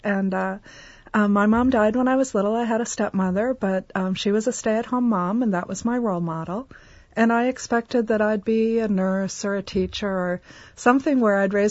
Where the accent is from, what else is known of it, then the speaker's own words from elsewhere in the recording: Wausau, Wisconsin, United States; I grew up in Wausau on Maple Hill Drive. And I went to St. Matthew's Catholic school for the first 6 years, then John Muir, and then Wausau West, and followed the smart kids down to the University of Wisconsin-Madison.